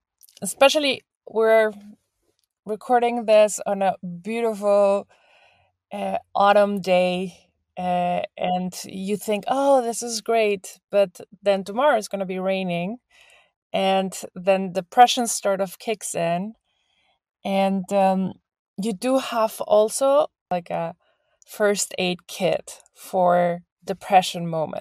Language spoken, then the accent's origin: English; Mexico; now in Germany; I come from Mexico and my first winters were horrible. And I still suffer. Even 14 years in Germany, I still suffer for it.